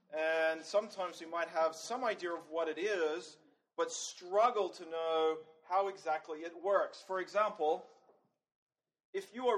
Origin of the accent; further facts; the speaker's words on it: Australia; You might be wondering from my accent where I'm from. I'm not from York, PA. I'm from the deep south. From Australia.